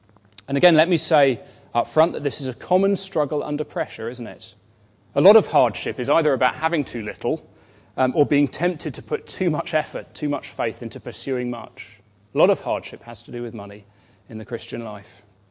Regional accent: Cambridge, East of England, United Kingdom; I grew up in Cambridge, which is a lovely town, and one of the popular tourist activities there is punting.

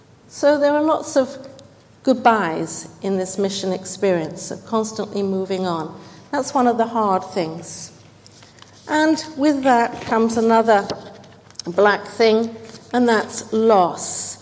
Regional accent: England, United Kingdom; am I doing it because I'm just from England and that's the way we do it?

